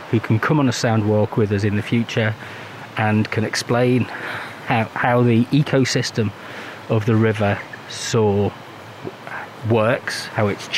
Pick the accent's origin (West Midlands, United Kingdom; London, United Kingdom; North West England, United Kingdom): North West England, United Kingdom; Liverpool; now in Leicester, United Kingdom; as I'm originally from Liverpool